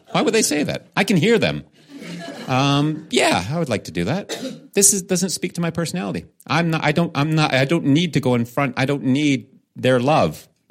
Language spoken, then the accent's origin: English; Canada; I'm Canadian.